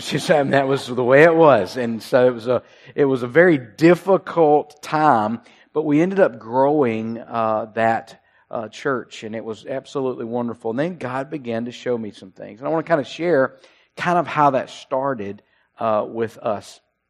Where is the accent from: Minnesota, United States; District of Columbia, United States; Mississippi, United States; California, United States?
Mississippi, United States; McGee; And then I said, I'm from McGee. And so it was a little bit different. And everybody kind of looked at me strange. … And I started a church or planted a church in McGee